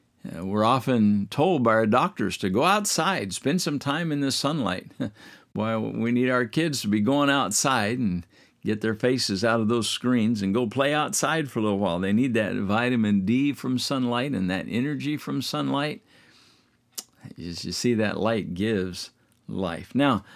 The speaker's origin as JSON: {"language": "English", "region": "Midwest", "country": "United States", "tie": "born or raised there", "said": "when I was growing up in the Midwest, where I could find a hillside"}